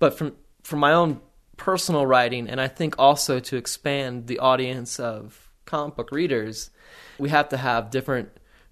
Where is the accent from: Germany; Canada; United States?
Germany; What really got me started was when I was a kid growing up in Germany, you know, military brat.